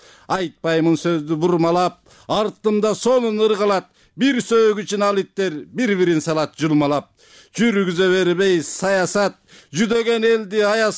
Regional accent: Jengish, Issyk-Kul Region, Kyrgyzstan; Сыкылуу облусунун Жетиөгүз районунун Жеңиш деген айылынан келдим.

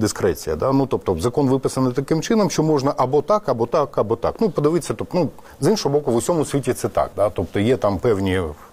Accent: Mariupol, Donetsk Oblast, Ukraine; в моєму рідному місті Маріуполь

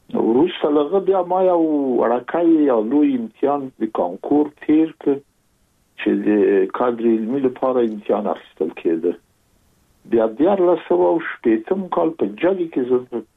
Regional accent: Kabul, Afghanistan; born there; زه زېږېدلی په کابل کې یم د کابل په چارګي کې گزارګاه پله ته ورڅېر ما او کلی د شکلا خان کلا هلته زه زېږېدلی یم خو یو درې یا څلور کاله وروسته زما کورنۍ بیا د مراد خان ته کډه شوې ده چې هلته د پدري کلا ده

